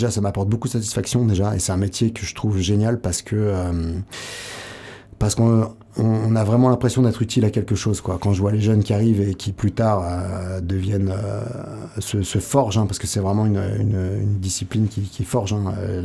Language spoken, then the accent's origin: French; Nantes, Pays de la Loire, France; j'ai grandi à Nantes, donc souvent on avait quand même l'occasion d'aller un peu à l'océan